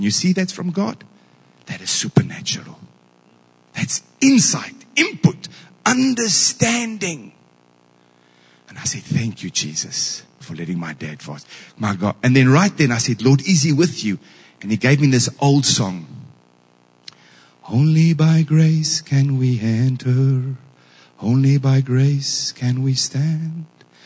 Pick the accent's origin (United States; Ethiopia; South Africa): South Africa; Kroonstad, Free State; I flew up from Hopefield to Joburg, went to Kroonstad. I grew up in Kroonstad.